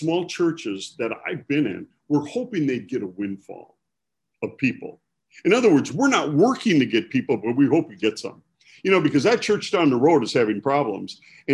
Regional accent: Milwaukee, Wisconsin, United States; I don't know, how I grew up in Milwaukee, right?

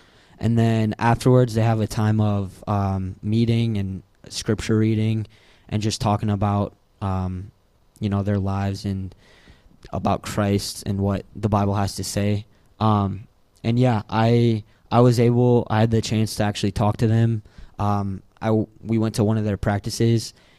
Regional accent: Milwaukee, Wisconsin, United States; So a lot of these guys, they knew I was from Milwaukee

